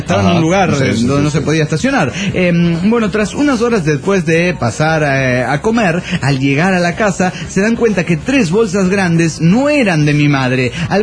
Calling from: Cuernavaca, Morelos, Mexico; de Cuernavaca, Morelos, México.

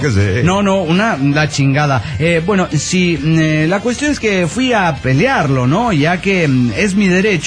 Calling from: Guadalajara, Jalisco, Mexico; de Guadalajara, Jalisco, México.

